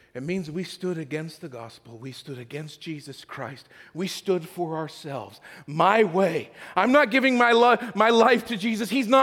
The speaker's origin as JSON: {"language": "English", "region": "Idaho", "country": "United States", "tie": "born or raised there", "said": "Growing up in Idaho, there were bumper stickers all over the place by sheep farmers who were trying to get you to buy more less beef and more sheep."}